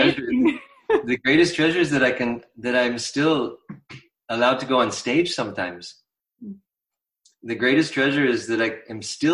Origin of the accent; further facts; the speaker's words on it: United States; I'm American.